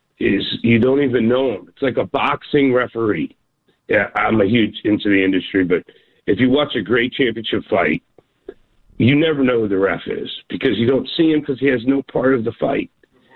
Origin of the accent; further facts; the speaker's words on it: Stowe, United States; also born or lived in Massachusetts; I lived in Massachusetts up until a year ago for 12 years, and I grew up here in Stowe